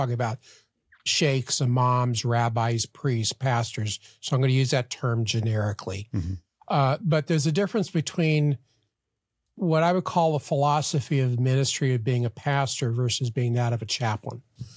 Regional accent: Texas, United States; I assist over six different states. Of which Texas, my home state, is one of them.

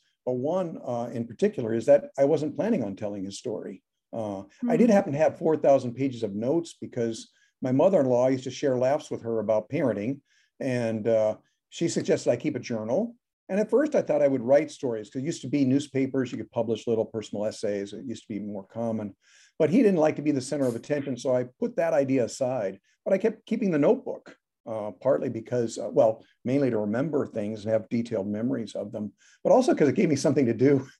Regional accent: Omaha, Nebraska, United States; now in Chicago, United States; That's right. I grew up in Nebraska. Yeah, in Omaha.

